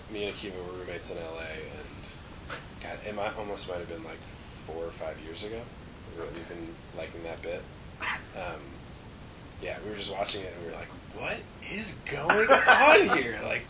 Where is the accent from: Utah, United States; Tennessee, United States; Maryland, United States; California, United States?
California, United States; Berkeley; I'm from Berkeley, California. It's kind of a California vibe.